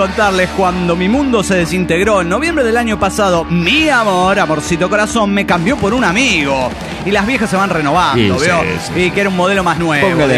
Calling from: Coatzacoalcos, Veracruz, Mexico; de Coatzacoacos.

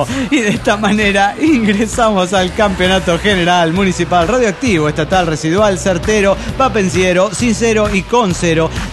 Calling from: Mexico City, Mexico; del DF Mexicana.

